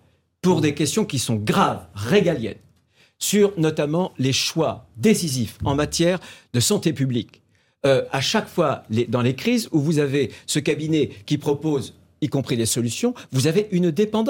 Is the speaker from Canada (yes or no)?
no; France; moi je suis français.